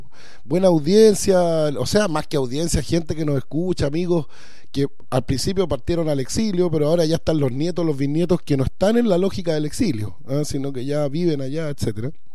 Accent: Chile; yo soy el típico chileno que dice este país, como si no fuera mi país.

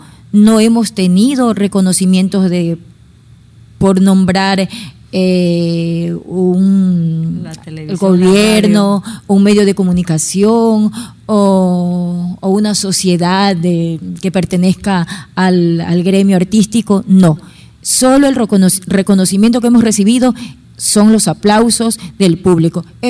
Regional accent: Ecuador; somos ecuatorianas, esto es nuestro orgullo de ser ecuatorianas, de haber nacido en esta patria chica

